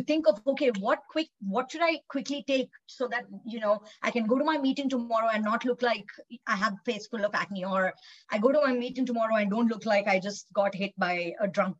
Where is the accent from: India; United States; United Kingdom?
India; I was born and raised in India